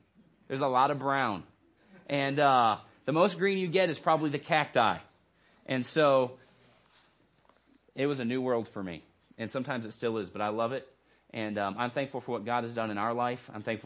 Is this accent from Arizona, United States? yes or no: yes; Phoenix, Arizona, United States; And so I grew up from the time I was about five or six. I grew up in Phoenix, Arizona.